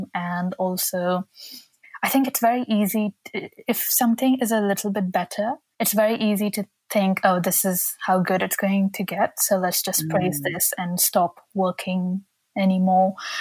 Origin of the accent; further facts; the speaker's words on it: Saudi Arabia; So I grew up in Saudi Arabia